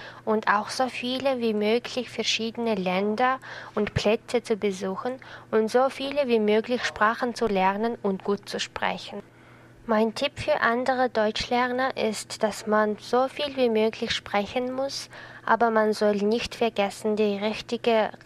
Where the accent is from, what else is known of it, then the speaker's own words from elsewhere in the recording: Ulaanbaatar, Mongolia; German is a second language; ich komme aus der Mongolei. Ich bin 1995 geboren und in Ulaanbaatar, der Hauptstadt der Mongolei, gewachsen. Ich lerne Deutsch